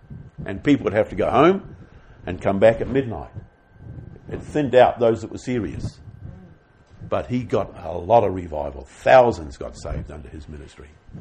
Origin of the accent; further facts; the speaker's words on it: New Zealand; because I'm a New Zealander too.